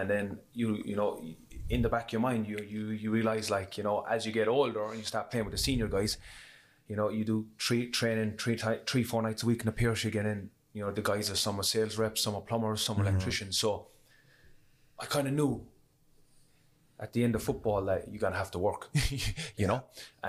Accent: Ireland; growing up in Ireland

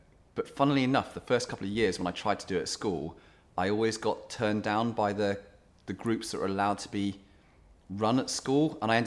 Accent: South West England, United Kingdom; born or raised there; also born or lived in South Africa

